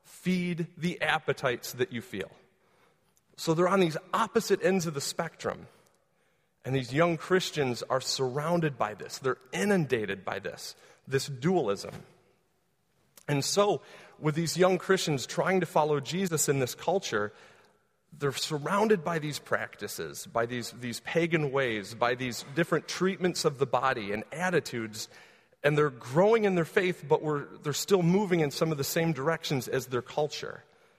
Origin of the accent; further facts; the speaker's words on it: United States; So living in the USA, right, because I'm an American citizen, I have these rights.